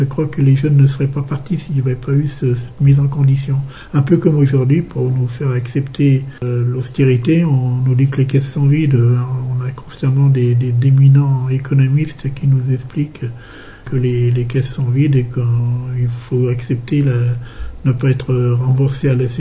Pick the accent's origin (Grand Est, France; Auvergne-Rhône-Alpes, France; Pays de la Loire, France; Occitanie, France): Auvergne-Rhône-Alpes, France; Saint-Priest; Mon origine, je suis né à Saint-Priest, tout près de Vénissieux où j'habite. de parents immigrés italiens